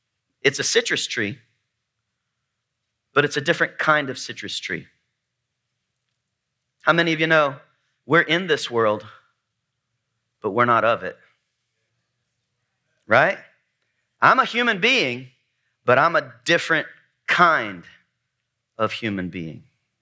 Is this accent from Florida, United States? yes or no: yes; Wauchula, Florida, United States; also born or lived in Gainesville; I'm an old Florida boy. I'm from South Florida. I was born in Gainesville, right across from Gator Stadium. I grew up in a little town called Wauchula, Florida.